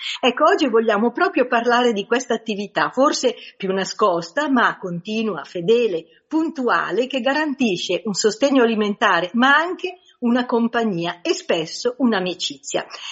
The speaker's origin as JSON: {"language": "Italian", "town": "Varese", "region": "Lombardy", "country": "Italy", "said": "Innanzitutto parliamo di Varese, siamo di Varese"}